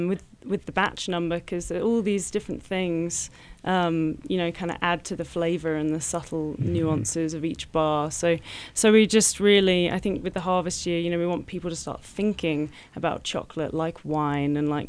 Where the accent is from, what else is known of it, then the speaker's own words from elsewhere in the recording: East of England, United Kingdom; my family in England are actually farmers, a generation of farmers. I'm from Essex in England.